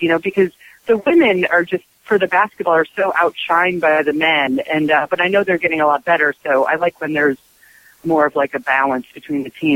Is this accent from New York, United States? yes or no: yes; New York, United States; also born or lived in Connecticut; Like I grew up in New York and we moved to Connecticut for a little while.